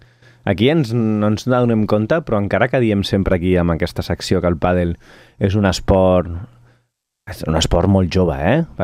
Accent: Catalonia, Spain; ja saps com som els catalans, sense voler, canvies l'idioma.

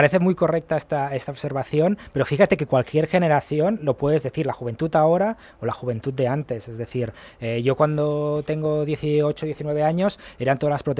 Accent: Barcelona, Catalonia, Spain; yo como barcelonés prefiero

